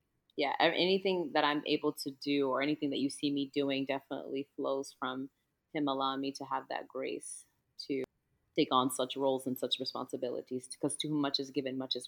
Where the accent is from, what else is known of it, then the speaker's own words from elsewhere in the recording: Nigeria; now in Baltimore, United States; as Ms. Shade mentioned before. I am West African, so specifically, I'm from Nigeria. Igbo, stand up. Woo-hoo. But I live in Maryland, Baltimore, Maryland, to be exact.